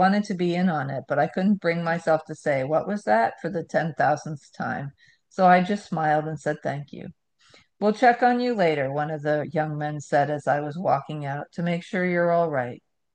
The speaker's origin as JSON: {"language": "English", "town": "Newport News", "region": "Virginia", "country": "United States", "tie": "born there", "said": "In 1961, I was born in Newport News, Virginia. 1961. It's 2012 here in Selma, Alabama."}